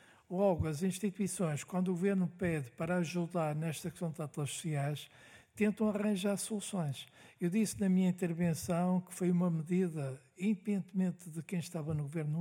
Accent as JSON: {"language": "Portuguese", "region": "Norte", "country": "Portugal", "said": "eu, como eu sou do Norte e digo aquilo que penso"}